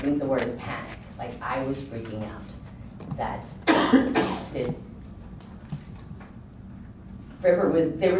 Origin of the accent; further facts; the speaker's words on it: New Jersey, United States; First off, I want to say I'm from New Jersey.